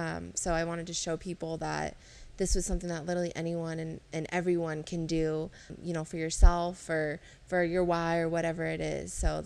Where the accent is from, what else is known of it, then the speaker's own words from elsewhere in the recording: Lake Tahoe, United States; So I grew up in Lake Tahoe, born and raised, super small town.